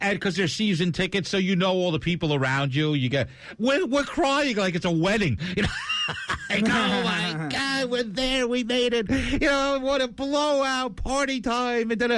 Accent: Ireland; I can say it because I'm Irish.

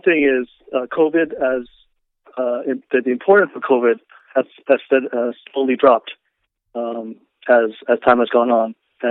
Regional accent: New Jersey, United States; I'm from Middlesex County. We saw that locally in places like Old Bridge, Milltown

